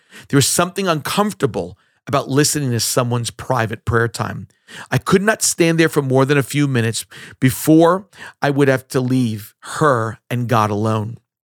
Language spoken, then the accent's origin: English; Long Island, New York, United States; As I was growing up on Long Island, New York, I had the wonderful opportunity to overhear my Russian grandmother pray.